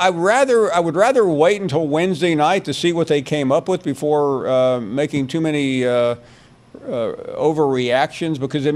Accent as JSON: {"language": "English", "region": "Tennessee", "country": "United States", "also_born_or_lived": "Alabama", "said": "But then again, I'm from Tennessee and lived in Alabama."}